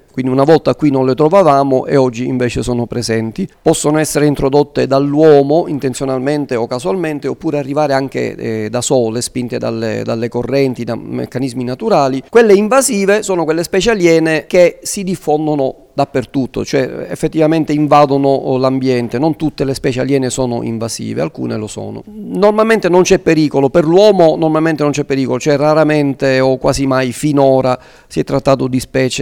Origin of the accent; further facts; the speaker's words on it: Palermo, Sicily, Italy; sin da ragazzino mi piaceva andare a mare a Palermo. Io sono di Palermo